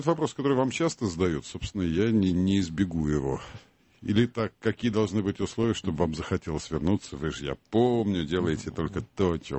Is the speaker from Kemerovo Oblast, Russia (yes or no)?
no; Moscow, Russia; born there; Я родился уже в Москве, да, я родился при МГУ.